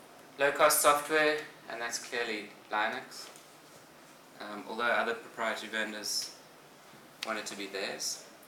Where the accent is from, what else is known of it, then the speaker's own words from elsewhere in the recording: South Africa; I'm from South Africa.